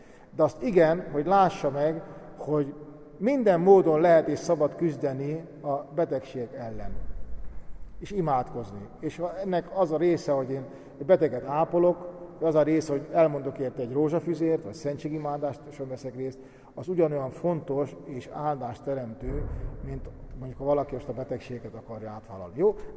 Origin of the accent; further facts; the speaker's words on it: Szolnok, Jász-Nagykun-Szolnok, Hungary; bocsánat, ha még nem mondtam volna, én is szolnoki vagyok